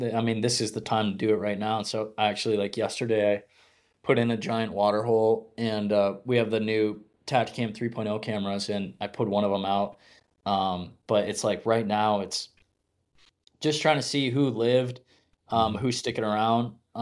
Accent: Michigan, United States; now in Iowa, United States; I grew up in Michigan and then Iowa for 4 years.

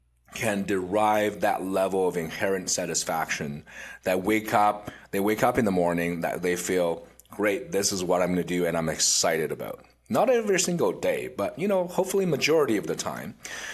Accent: Finland; It's on the west coast of Finland, closer across the water from Sweden. It's a small little town called Vaasa. It's a half Swedish speaking, half Finnish speaking.

